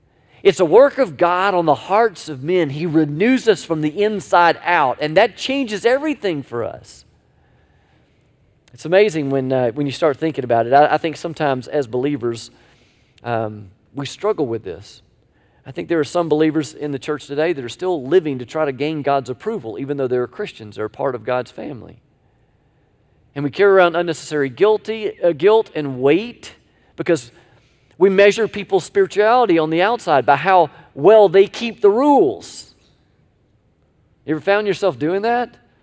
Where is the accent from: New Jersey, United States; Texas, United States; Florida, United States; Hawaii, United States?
Florida, United States; Tallahassee; When I was a little boy growing up in Tallahassee, we used to we had a community pool